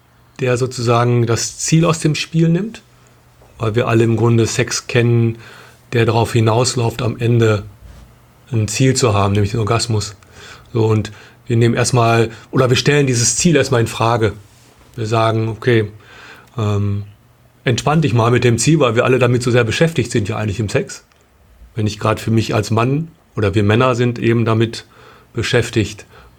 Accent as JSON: {"language": "German", "town": "Bielefeld", "region": "North Rhine-Westphalia", "country": "Germany", "said": "Wir kommen aus Bielefeld, sind verheiratet, haben 3 erwachsene Kinder, die alle aus dem Haus sind."}